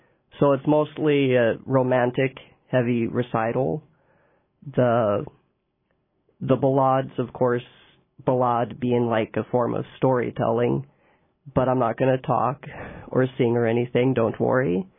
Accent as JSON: {"language": "English", "town": "Juneau", "region": "Alaska", "country": "United States", "tie": "born or raised there", "said": "I grew up in Juneau. I was homeschooled."}